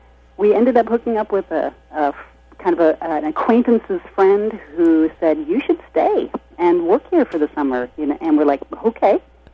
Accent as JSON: {"language": "English", "region": "Minnesota", "country": "United States", "said": "We're originally from Minnesota, but we knew each other through high school"}